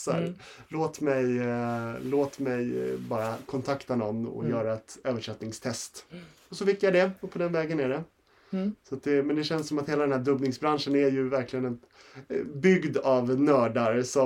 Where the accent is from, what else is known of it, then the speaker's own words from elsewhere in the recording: Nynäshamn, Stockholm County, Sweden; now in Stockholm, Sweden; som sagt. Jag 37 år gammal, född och uppvuxen i Nynäshamn, men bor i Stockholm liksom hela mitt vuxna liv.